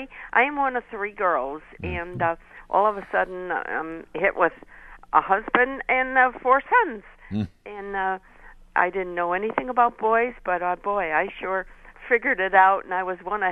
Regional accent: East Coast, United States; also born or lived in Midwest / West; I mean, I grew up on the East Coast and lived in the Midwest and the West, but I had never seen middle America.

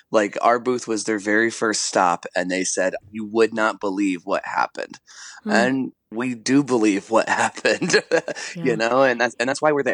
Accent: Midwest, United States; We're from the Midwest. It's been really, really bad here.

